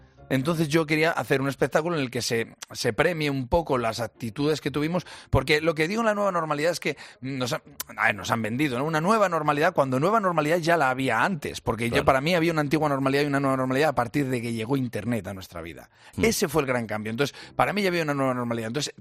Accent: Casasola de Arión, Castile and León, Spain; Casasola de Arión, que es mi pueblo, o a Fermosella, que es el pueblo de mi mujer

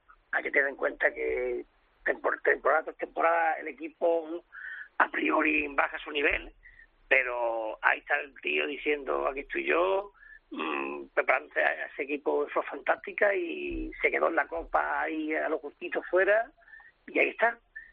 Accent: Jaén, Andalusia, Spain; Como jiennense andaluz optimista

